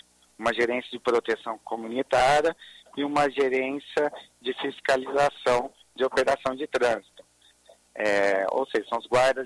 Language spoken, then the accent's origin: Portuguese; São Paulo, Brazil; born there; Eu nasci em São Paulo.